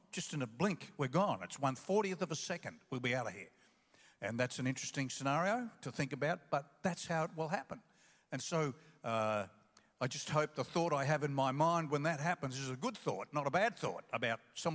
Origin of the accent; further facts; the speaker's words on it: Australia; But I'm Australian. I want to be Australian. I want to act like an Australian, and I want to represent Australia to other nations.